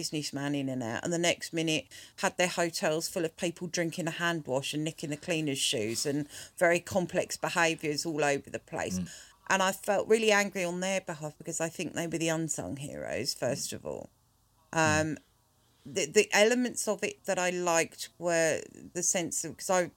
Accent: Ireland; No. I'm Irish. I can babble incessantly for hours. I'm Irish.

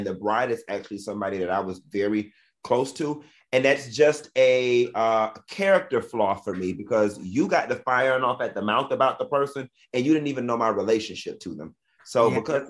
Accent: Miami, Florida, United States; you know, I'm from Miami

